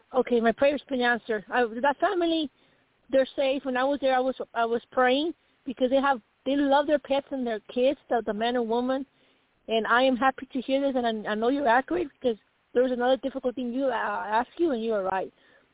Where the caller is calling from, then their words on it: Arizona, United States; Arizona, and thank you for taking my call